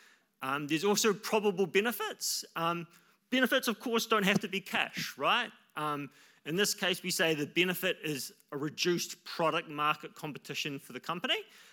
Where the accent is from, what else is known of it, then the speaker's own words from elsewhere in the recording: New Zealand; I promise you, it's not because I'm a New Zealander for once.